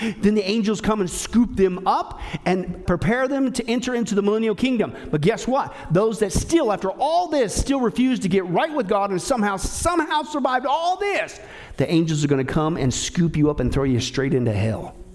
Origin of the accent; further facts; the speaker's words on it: Kansas, United States; also born or lived in Nebraska; I grew up in Kansas and Nebraska. I'm familiar with tornadoes.